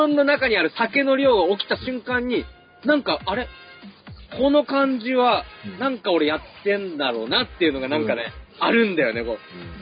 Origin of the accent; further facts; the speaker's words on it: Fukushima, Japan; 地元福島にいる時に、東京にね、買い物に夏休み、お金を持ってさ